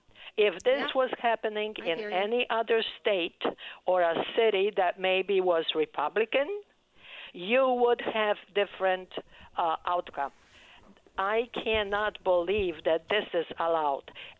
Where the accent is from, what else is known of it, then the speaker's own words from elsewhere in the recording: Poland; accent: Polish; English is a second language; moved away; Polish. Yes, you are hearing Polish.